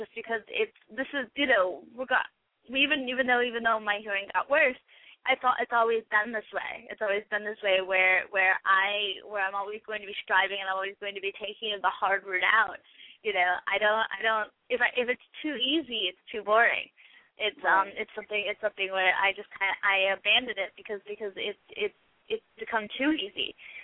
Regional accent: New York, United States; And so I grew up in New York State for most of my life

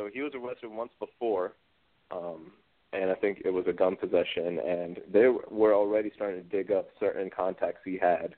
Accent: Myrtle Beach, South Carolina, United States; a school that is, you know, right close to my hometown of Myrtle Beach, South Carolina.

